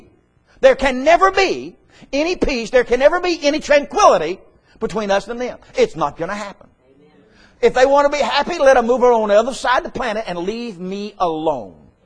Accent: the South, United States; I'm an American. I'm a Southerner. I'm white. I'm a Baptist. I'm Christian.

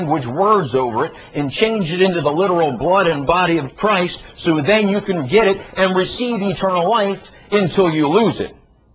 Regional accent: Philadelphia, Pennsylvania, United States; Listen, I'm from Philadelphia.

